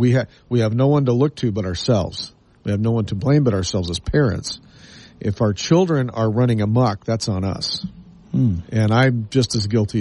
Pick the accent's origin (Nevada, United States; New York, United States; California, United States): Nevada, United States; Las Vegas; born there; and I look at the house that I was born into in Las Vegas, you know, it was a 3-bedroom, 2-bath, you know, 1,200 square foot home, right?